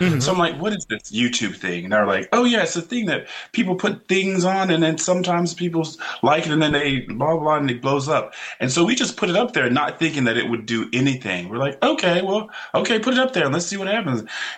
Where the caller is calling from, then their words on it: Virginia, United States; I am calling you from Virginia.